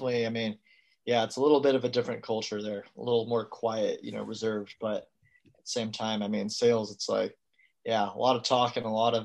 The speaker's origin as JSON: {"language": "English", "region": "California", "country": "United States", "tie": "born or raised there", "said": "So I was born here in California. So like Bay Area. Yeah, I grew up, you know, really locally."}